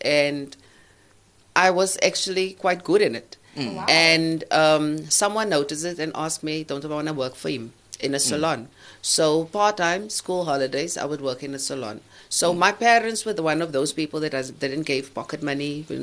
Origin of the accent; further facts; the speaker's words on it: King William's Town, Eastern Cape, South Africa; now in Port Elizabeth, South Africa; So I'm from the Eastern Cape, King Williamstown, yes. Studied in East London, Buffalo City, and I moved to PE 8 years ago.